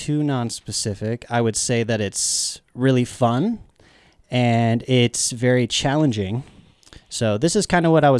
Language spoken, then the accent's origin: English; Meeker, Colorado, United States; I grew up in Meeker, which is like 2 hours from here, about northwestern Colorado.